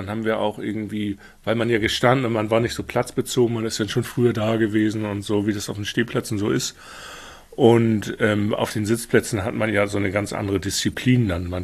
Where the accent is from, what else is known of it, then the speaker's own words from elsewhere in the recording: Hamburg, Germany; ich bin ja Hamburger und bin in Niendorf aufgewachsen, was natürlich so böse HSV-Gegend ist auch. Und bin natürlich auch, ich bin 71er-Jahrgang.